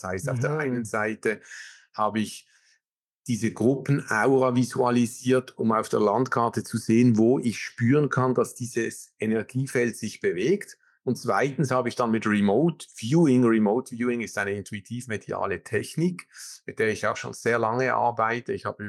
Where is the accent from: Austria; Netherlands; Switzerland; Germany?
Switzerland; Ich bin ursprünglich Schweizer, wie man unschwer hört.